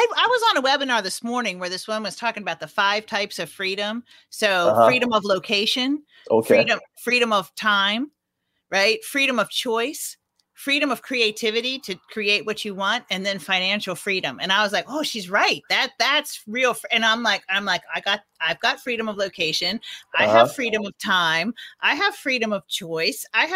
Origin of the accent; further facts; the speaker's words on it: Washington, District of Columbia, United States; I'm from Washington, D.C., you know, where the answer to the question, you know, who are you, is always what do you do?